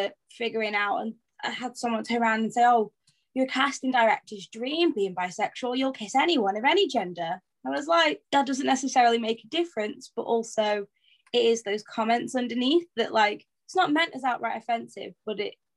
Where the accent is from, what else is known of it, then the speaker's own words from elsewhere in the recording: Blackpool, North West England, United Kingdom; I'm from Blackpool originally